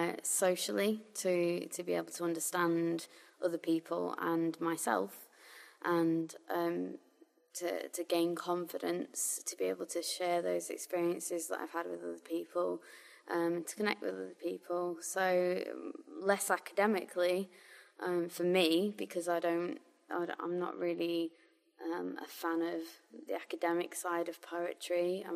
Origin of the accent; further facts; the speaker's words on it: Grimsby, Yorkshire and the Humber, United Kingdom; I am 32 and I am from Grimsby.